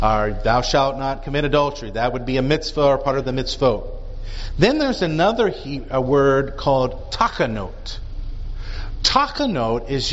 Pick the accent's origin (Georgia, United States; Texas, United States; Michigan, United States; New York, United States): Georgia, United States; Growing up in the Deep South, for instance, the Blue Laws, that's takanot, right? Can't buy or drink alcohol on Sunday, right? I mean, that was in South Georgia.